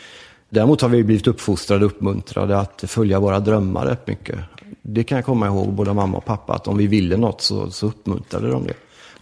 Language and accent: Swedish; Gothenburg, Västra Götaland County, Sweden; Och sen så flyttade vi från förorten när jag var 12 in till centrala Göteborg. Sen bodde jag i centrala Göteborg i olika delar fram till jag var 30 drygt. Pappa italienare, mamma svensk.